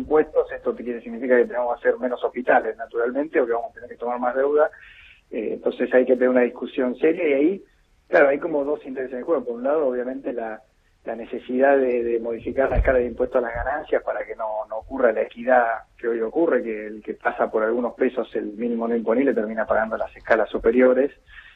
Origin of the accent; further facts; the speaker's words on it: Rosario, Santa Fe, Argentina; Santa Fe Rosario.